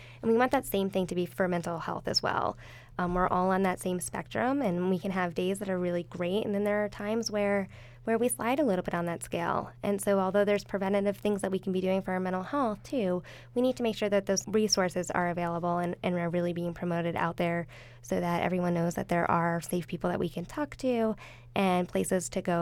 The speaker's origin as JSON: {"language": "English", "town": "State College", "region": "Pennsylvania", "country": "United States", "tie": "born or raised there", "said": "I grew up in the State College area"}